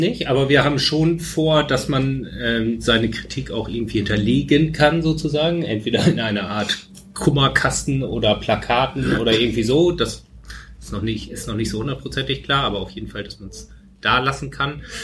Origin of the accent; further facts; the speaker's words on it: Vechta, Lower Saxony, Germany; Ich komme aus Vechta, katholischer geht's nicht.